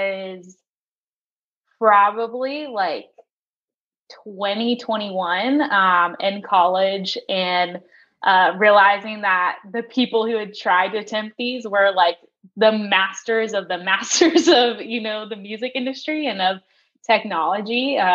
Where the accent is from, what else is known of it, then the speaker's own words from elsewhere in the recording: Nashville, Tennessee, United States; So I grew up in Nashville, always knew I wanted to be in the music industry